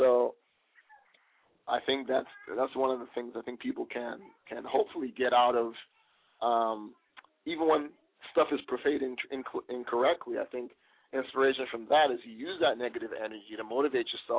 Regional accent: Nigeria; now in United States; technically I'm Nigerian, but compared to like what I call real Nigerians

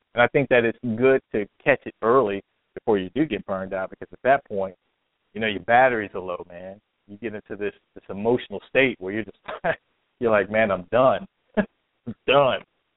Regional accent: United States; I'm typical American.

